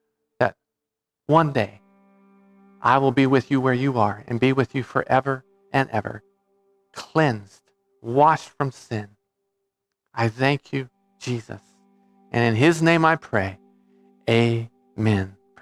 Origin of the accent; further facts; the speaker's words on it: United States; I'm an American and grew up in a Christian home.